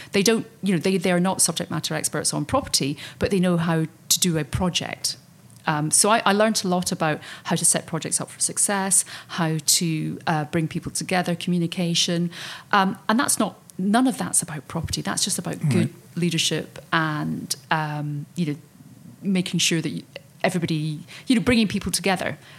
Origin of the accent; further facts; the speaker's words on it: Scotland, United Kingdom; accent: Scottish; I mean, I've got to be very conscious of my accent. I mean, I've got a Scottish accent, and I know I need to, slow down sometimes